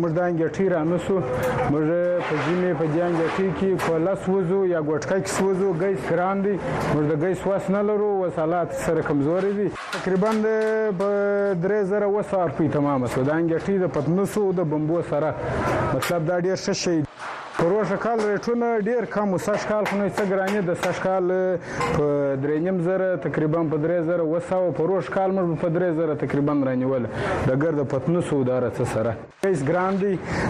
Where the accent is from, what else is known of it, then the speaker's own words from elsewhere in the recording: Chaman, Balochistan, Pakistan; زه د چمن اوسیدونکی یم.